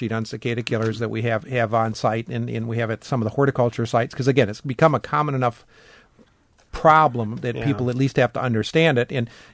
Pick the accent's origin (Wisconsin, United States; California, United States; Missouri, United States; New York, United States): Wisconsin, United States; Madison; when I grew up in Madison and was a graduate student here